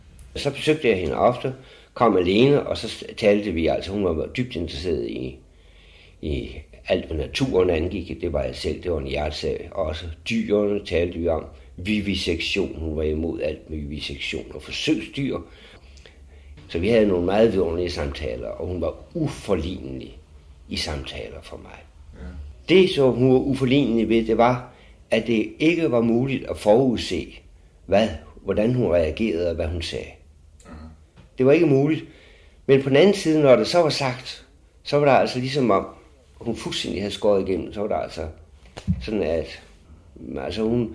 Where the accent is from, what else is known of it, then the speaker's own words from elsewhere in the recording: Aarhus, Central Denmark Region, Denmark; Jeg var aarhusianer.